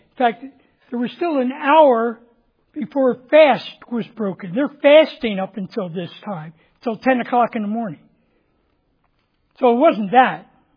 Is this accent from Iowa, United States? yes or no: no; Philadelphia, Pennsylvania, United States; See, I was born in Philadelphia, city of brotherly love. Was raised right outside of Philadelphia.